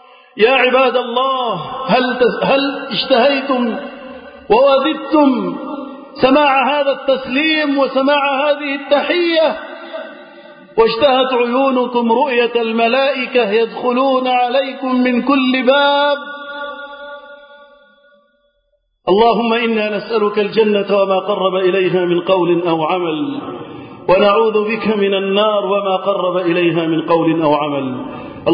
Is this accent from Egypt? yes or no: yes; Egypt; بلدنا مصر